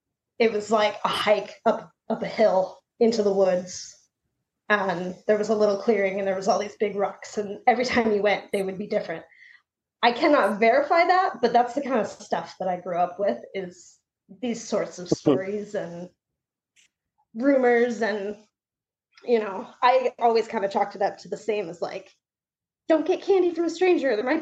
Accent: Pacific Grove, California, United States; also born or lived in Pebble Beach; I grew up in Pacific Grove and Pebble Beach. We moved around a lot renting houses. So every couple of years we were in a new place, new house, new neighborhood, but in that area.

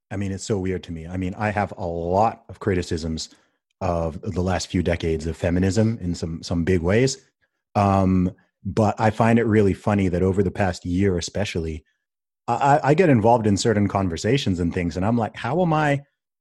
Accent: Saudi Arabia; also born or lived in England; I was born in England, grew up in Saudi Arabia. My family's from Nigeria.

